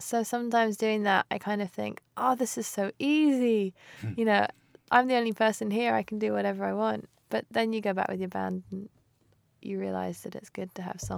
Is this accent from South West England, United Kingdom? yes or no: no; London, United Kingdom; I'm a Londoner